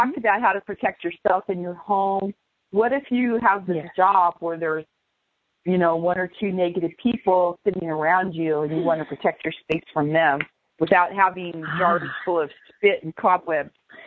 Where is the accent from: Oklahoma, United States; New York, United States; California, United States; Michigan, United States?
California, United States; We're from California, and we have to pay attention to those things.